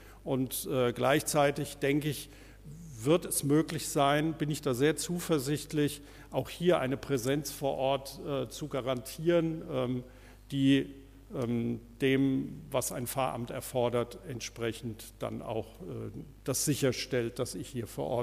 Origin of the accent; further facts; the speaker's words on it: Koblenz, Rhineland-Palatinate, Germany; Ich bin ursprünglich rheinischer Pfarrer. Ich komme aus Koblenz